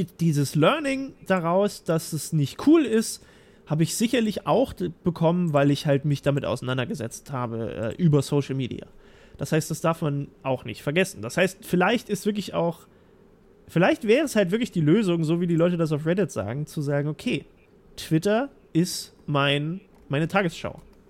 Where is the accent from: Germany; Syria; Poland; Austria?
Germany; Thuringia; Ich meine, ich bin aus Thüringen, ja.